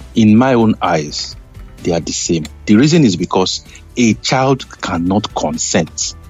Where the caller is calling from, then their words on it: England, United Kingdom; I'm calling from England.